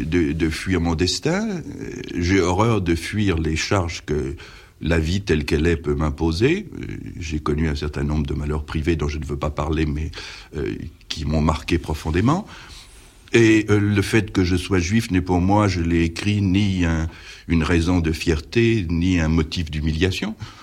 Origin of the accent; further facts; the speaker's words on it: Paris, Île-de-France, France; born there; Bien, eh bien, je suis né à Paris.